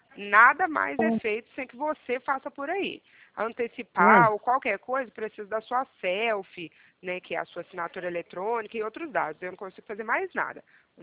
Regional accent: Minas Gerais, Brazil; moved away as an adult

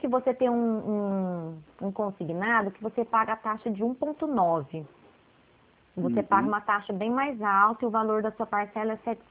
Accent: Primavera, São Paulo, Brazil; Ah, eu também sou aqui de Primavera.

